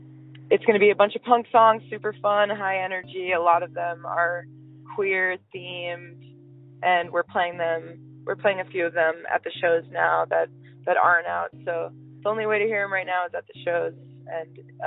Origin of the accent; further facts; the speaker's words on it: New York, United States; moved away as an adult; Yeah, I grew up on Long Island, and like all throughout my teenage years, I just couldn't wait to leave. And as soon as I was 18, I left.